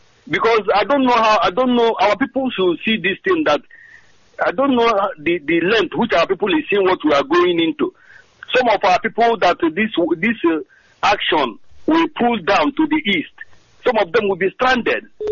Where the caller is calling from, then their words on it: Trondheim, Trøndelag, Norway; I'm calling from Trondheim in Norway.